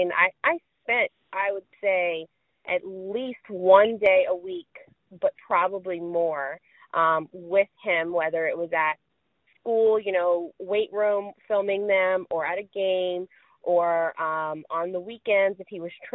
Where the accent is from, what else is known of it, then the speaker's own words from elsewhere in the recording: Houma, Louisiana, United States; We didn't talk about this, but I'm from Houma.